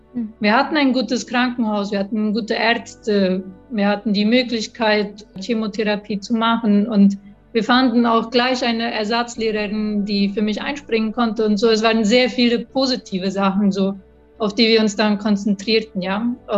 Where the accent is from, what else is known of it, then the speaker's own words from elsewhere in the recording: Filadelfia, Boquerón, Paraguay; bin geboren in Neufeld. Ich bin in Philadelphia geboren und aufgewachsen und habe dann mit 22 geheiratet und dann sind wir nach Menno gezogen, weil mein Mann Nico aus Menno kam.